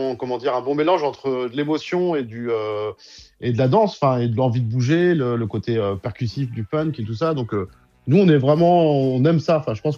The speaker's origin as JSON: {"language": "French", "region": "Pays de la Loire", "country": "France", "said": "moi je suis originaire de Vendée, je suis originaire du sud de Nantes."}